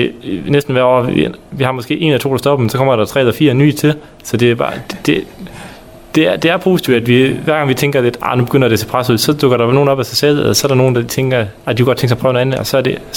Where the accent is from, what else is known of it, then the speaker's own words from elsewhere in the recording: Frederikshavn, North Denmark Region, Denmark; jeg er jo født og opvokset i Frederikshavn, men jeg fandt så en kæreste, der boede i Jørgen, og jeg flyttede så hjem til hende.